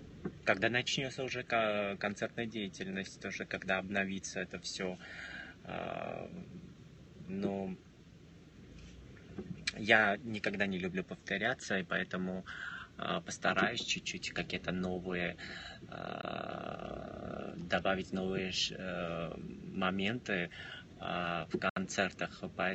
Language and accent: Russian; Georgia; Нет, я не русский, я грузин.